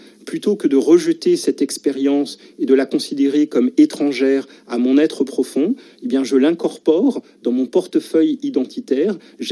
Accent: France; Je suis un Français noir

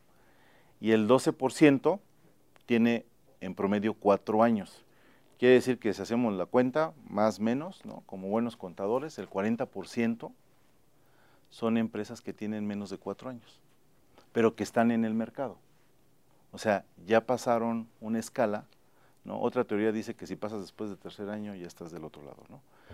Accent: State of Mexico, Mexico; Yo crecí en el Estado de México

